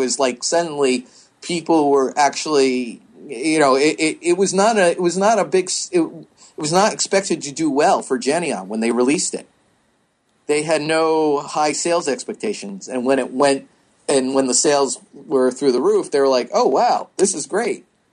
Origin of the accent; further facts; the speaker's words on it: New York, United States; well, I grew up in New York. I have family in New York.